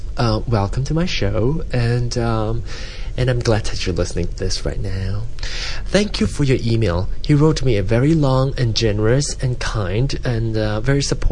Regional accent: Malaysia; accent: Malaysian; Okay, yes, my Malaysian accent, and one of these days I'm going to talk Manglish, and that's really strong Malaysian English.

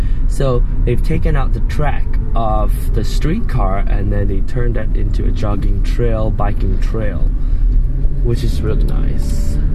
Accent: Penang, Malaysia; my hometown in Penang, Malaysia.

